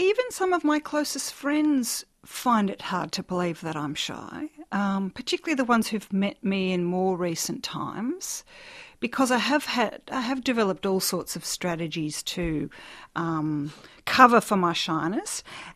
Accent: Brisbane, Queensland, Australia; born there; My parents were living in Brisbane at the time. I was born in Brisbane

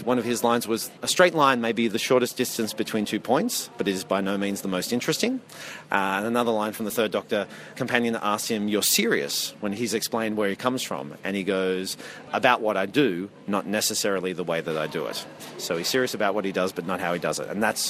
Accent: Dubbo, New South Wales, Australia; I'm born and raised in Dubbo, did my 4 years at university at Wagga Wagga.

